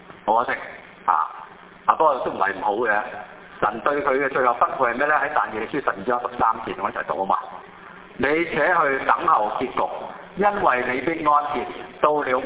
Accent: Hong Kong; 我在香港出世的中國裔香港人，即是我是中國人啦

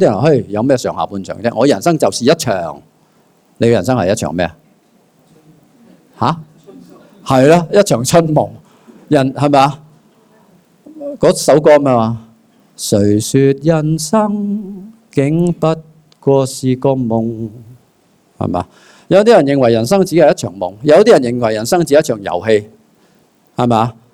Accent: Hong Kong; 即是我们香港人说的三个字，

